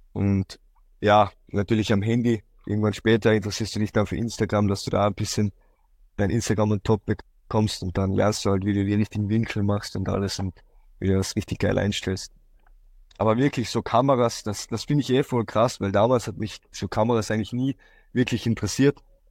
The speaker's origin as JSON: {"language": "German", "town": "Neumarkt", "region": "Styria", "country": "Austria", "said": "Ich bin aus Österreich, aus Neumarkt, das Bezirk Murbach, das ist in der Steiermark."}